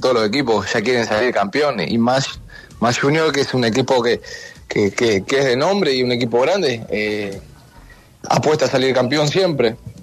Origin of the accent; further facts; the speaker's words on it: Uruguay; que como uruguayo vamos a dejarlo todo como siempre